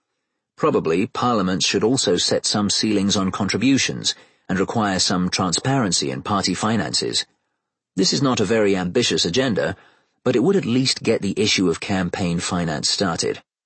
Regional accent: United Kingdom; now in United States; I grew up in Britain, which has very strict limits both on how money can be raised and on how it can be spent.

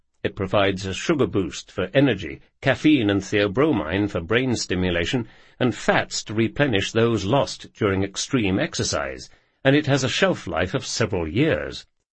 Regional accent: United Kingdom; Being a British citizen, I had only the basic security clearance, and so there were areas in the laboratory complex I couldn't go.

